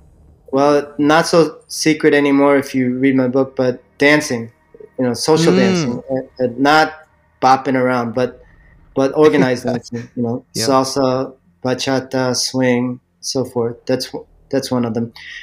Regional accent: South Korea; because that was one of the first things we saw when we came from Korea

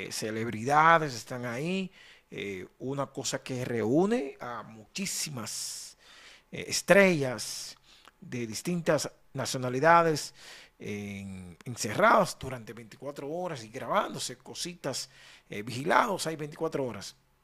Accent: Dominican Republic; en este año nosotros como dominicanos estuvimos representados

